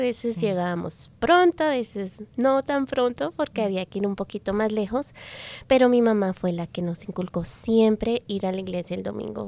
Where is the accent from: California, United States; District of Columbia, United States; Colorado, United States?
Colorado, United States; Denver; Yo soy nacida y criada aquí en Denver, Colorado.